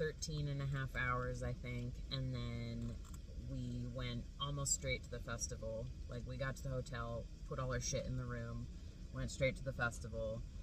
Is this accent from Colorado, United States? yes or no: yes; Denver, Colorado, United States; We're from Denver.